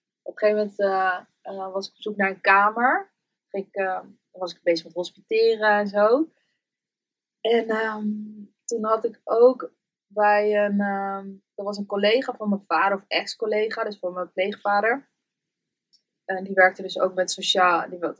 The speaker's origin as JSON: {"language": "Dutch", "town": "Amsterdam", "region": "North Holland", "country": "Netherlands", "tie": "born there", "said": "Dan, ik ook, geboren in Amsterdam."}